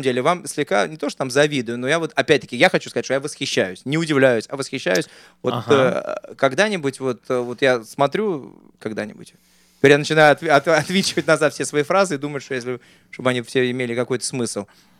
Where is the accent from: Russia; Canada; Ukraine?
Russia; Pushkin, Saint Petersburg; Я говорю, я с Пушкина. Я тоже из маленького городка.